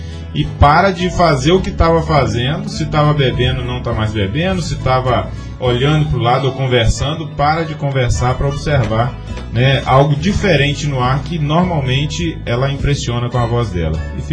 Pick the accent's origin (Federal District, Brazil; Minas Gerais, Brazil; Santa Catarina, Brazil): Minas Gerais, Brazil; Imorés; born or raised there; also born or lived in Belo Horizonte / Açaraí